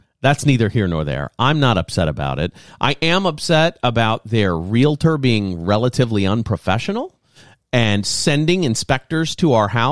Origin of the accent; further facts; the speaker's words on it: Lafayette, Louisiana, United States; 6 miles outside of my hometown of Lafayette, Louisiana, in a tiny town called Bro Bridge.